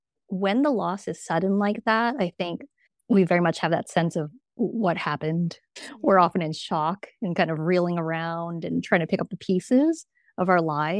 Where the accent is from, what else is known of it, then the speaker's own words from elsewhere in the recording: New York, United States; moved away as an adult; also born or lived in London; now in Portugal; I am originally from New York. So that's the New York part. My mom was also a proud Chinese American New Yorker. And I also lived in London for 8 years.